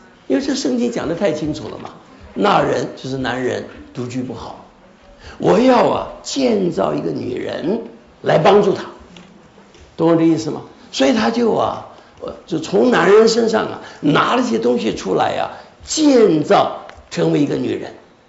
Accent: Xi'an, Shaanxi, China; 那我是陕西长大的，我在陕西读六年小学，啊，我，哎，我是西安呐

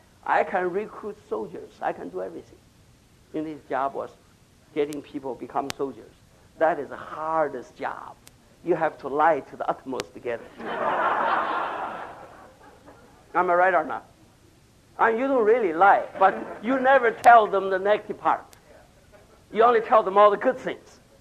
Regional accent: Louisiana, United States; But I'm from Louisiana. I'm burning for Louisiana.

